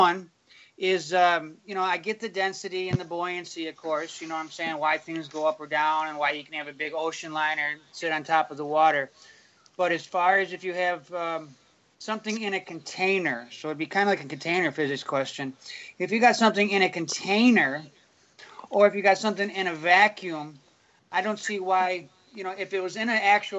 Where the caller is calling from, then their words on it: Torrance, California, United States; Oh, I'm here in California, Torrance.